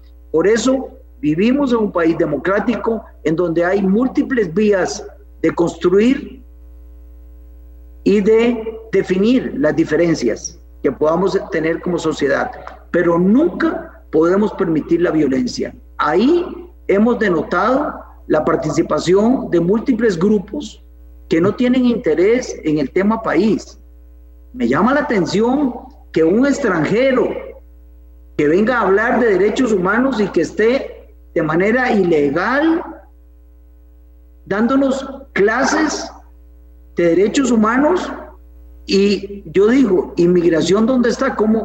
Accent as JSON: {"language": "Spanish", "country": "Costa Rica", "said": "ese derecho se me termina a mí como costarricense en el momento en que yo se lo impida a otro costarricense"}